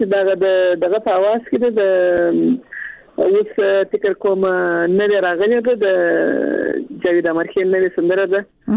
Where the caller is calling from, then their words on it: Kandahar, Afghanistan; له کندهار ولایت څخه مې اړیکه نیولې.